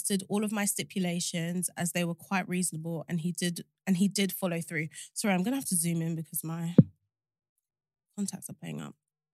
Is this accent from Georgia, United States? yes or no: yes; Atlanta, Georgia, United States; I live in the US and I'm from Atlanta.